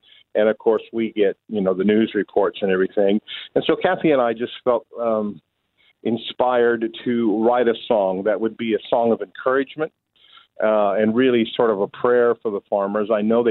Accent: Seattle, Washington, United States; also born or lived in Nashville; I'm from America by the accent. Whereabouts? I grew up in, actually in Seattle.

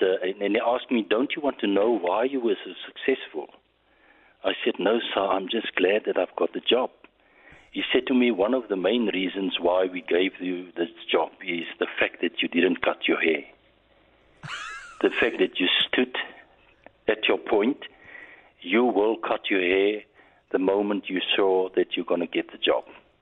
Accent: Genadendal, Western Cape, South Africa; born there; the town where I was born in Genadendal. It's a little Moravian mission station in the Overberg, about 3 kilometers from Greaten. That's where I was born.

